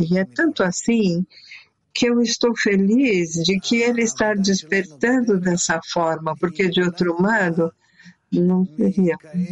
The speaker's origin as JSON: {"language": "Portuguese", "country": "Italy", "lives_now": "Petah Tikva, Israel", "said": "Eu sou italiana e vivo em Petah Tikva."}